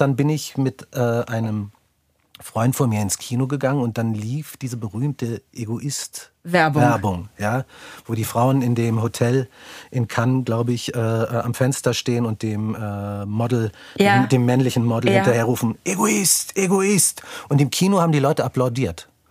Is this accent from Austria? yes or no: yes; Austria; Ich bin ja Österreicher